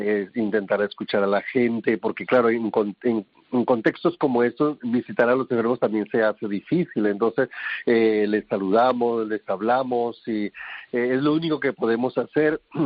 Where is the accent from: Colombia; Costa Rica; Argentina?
Colombia; also born or lived in Kenya; Yo soy de origen colombiano y vengo de contextos, pues de lugares también un poco así apartados y difíciles, pero luego también estuve 7 años en Kenia